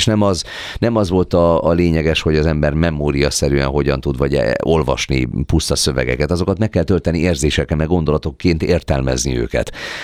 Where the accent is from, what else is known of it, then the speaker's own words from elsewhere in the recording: Nyíregyháza, Szabolcs-Szatmár-Bereg, Hungary; born there; én Nyíregyházán születtem, és az anyukám ebben az iskolában tanított